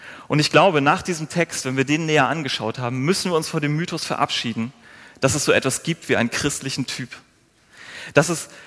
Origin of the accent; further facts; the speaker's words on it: Northern Germany, Germany; bin ich irgendwie nicht zu sowas fähig, so als Norddeutscher oder als Lehrerkind.